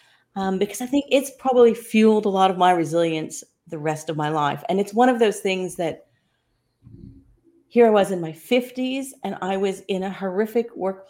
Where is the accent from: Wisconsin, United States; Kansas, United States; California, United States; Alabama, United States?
Kansas, United States; accent: Kansas; It's just such a gift for me as a girl who was born and raised in Kansas, if you picked up on a little bit